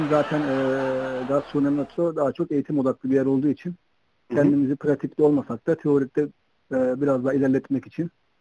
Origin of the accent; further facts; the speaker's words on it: Black Sea Region, Turkey; Biraz da kendi yöremden olsun.